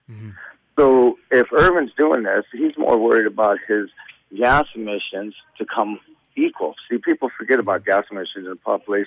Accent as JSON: {"language": "English", "country": "United States", "tie": "born or raised there", "lives_now": "Indian Brook, Canada", "said": "Now, I've seen this growing up in the States. When I moved back here to Indian Brook"}